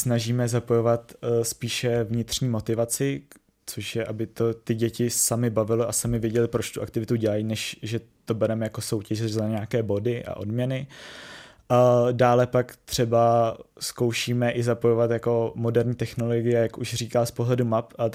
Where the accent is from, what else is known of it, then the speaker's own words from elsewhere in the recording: Borovany, South Bohemian Region, Czechia; jsem z Borovan, kde máme i klubovnu